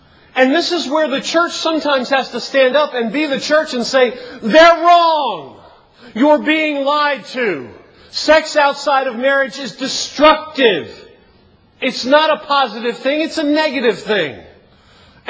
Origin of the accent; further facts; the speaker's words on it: Baltimore, Maryland, United States; I grew up in the inner city. I grew up in Baltimore. I grew up seeing some of that.